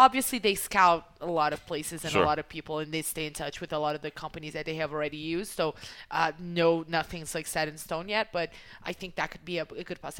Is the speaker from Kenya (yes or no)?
no; Brasília, Federal District, Brazil; I'm from Brasilia.